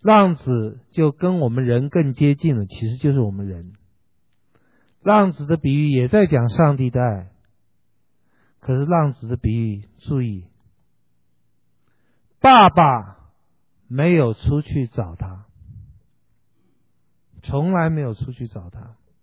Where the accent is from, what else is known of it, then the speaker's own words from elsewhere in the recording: Taiwan; 不要讲英文了，我是台湾来的，不会讲英文。